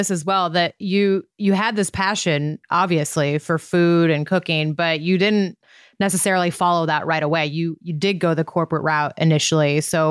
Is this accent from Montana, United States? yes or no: yes; Montana, United States; I'm from Montana, so I feel like I can kind of relate.